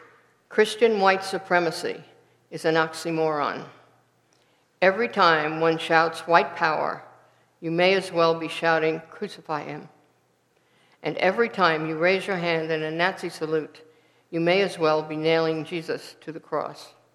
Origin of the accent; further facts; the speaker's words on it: New York, United States; As a New Yorker, a Yankee, I have thought of rural Southerners as rednecks.